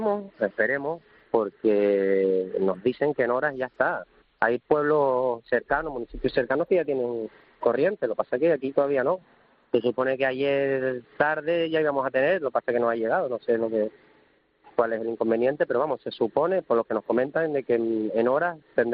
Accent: Canary Islands, Spain; now in La Gomera, Spain; Yo llevo aquí un año y medio prácticamente que me mudé a La Gomera, yo soy de Tenerife

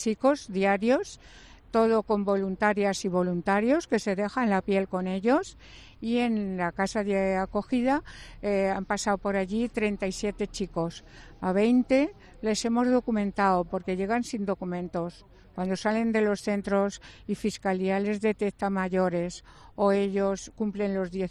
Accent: La Puebla de Almoradiel, Castilla-La Mancha, Spain; yo tengo una casa en mi pueblo, la Puebla de Almoradiel, y nos llevamos a un chico que se quedaba en la calle

